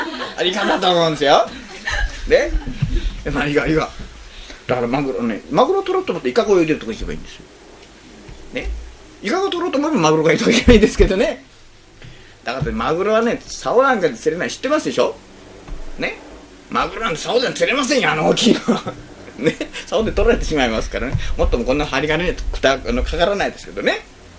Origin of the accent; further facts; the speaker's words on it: Shikoku, Japan; born there; 私もね、あの、四国に生まれましたけどね、